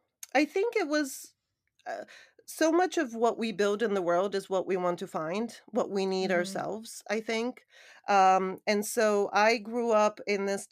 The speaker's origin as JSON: {"language": "English", "country": "Canada", "tie": "born or raised there", "also_born_or_lived": "Sofia, Bulgaria", "said": "I was an immigrant in Canada. I was born in Sofia and we moved to Canada when Sofia, Bulgaria, not everyone knows where that is, when I was quite young."}